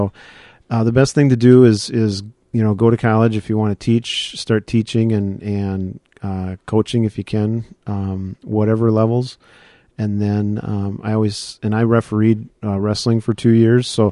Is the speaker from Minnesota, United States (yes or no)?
yes; Faribault, Minnesota, United States; me growing up in Faribault, it was a chance to come back close to home and be around my parents again